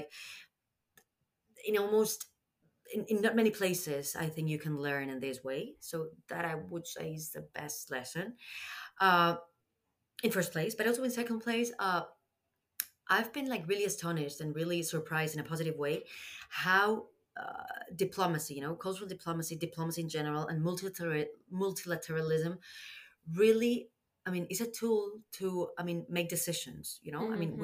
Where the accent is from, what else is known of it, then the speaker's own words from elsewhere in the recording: Spain; English is a second language; But I feel myself really Spanish. I mean, it's my home country, you know. I could be French, I could be whatever, Italian, you know, Portuguese, but I'm Spanish, you know.